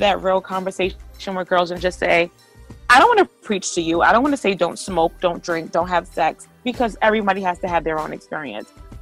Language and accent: English; Brooklyn, New York, United States; born and raised in Brooklyn, New York, two-parent home. I'm the oldest of five.